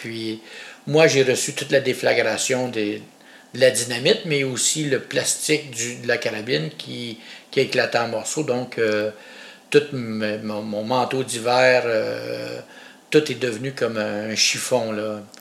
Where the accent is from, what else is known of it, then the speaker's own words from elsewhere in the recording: Témiscamingue, Quebec, Canada; Moi, je viens de la petite ville de Témiscamingue, qui est aux frontières de l'Ontario, tout près de la ville de North Bay, qui est en Ontario. Et la ville la plus proche, on peut dire, du côté Québec, c'est Ville-Marie, pour préciser un peu.